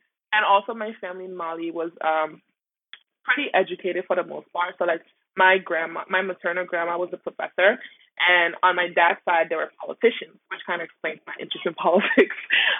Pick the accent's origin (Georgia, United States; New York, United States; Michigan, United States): New York, United States; New York City; Like my accents are a combination of all the languages I speak. And also growing up in the Bronx, I picked up Spanish.